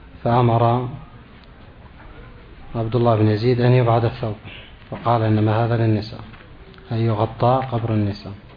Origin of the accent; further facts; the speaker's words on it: Yemen; إذن رجلا القبر في بلادنا اليمن، لأنها جنوب الكعبة